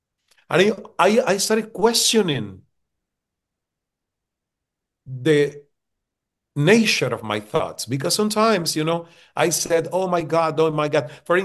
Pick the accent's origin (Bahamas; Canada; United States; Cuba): Cuba; when I was growing up in Cuba and I started as a radio broadcaster